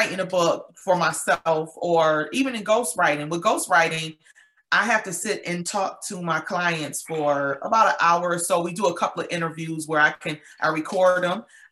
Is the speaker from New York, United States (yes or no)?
yes; Buffalo, New York, United States; now in Georgia, United States; And yes, I was born and raised in Buffalo. I'm in Georgia now.